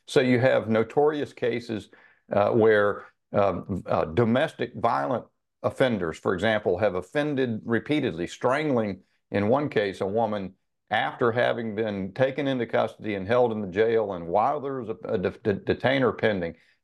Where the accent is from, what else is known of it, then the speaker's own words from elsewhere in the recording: Charlotte, North Carolina, United States; we're thinking in my hometown. I've just arrived back home in Charlotte from Washington this morning